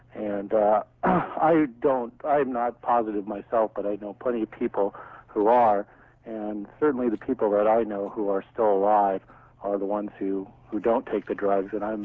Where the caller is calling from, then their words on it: Huntington Beach, California, United States; Well, I'm calling from Huntington Beach.